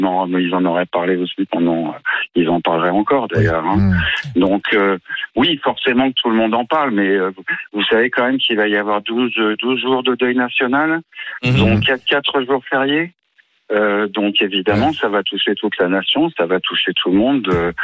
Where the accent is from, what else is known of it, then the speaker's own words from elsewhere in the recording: France; now in United Kingdom; moi, je suis français, je suis pas britannique, même si j'ai vécu depuis très longtemps. Malgré tout, je suis français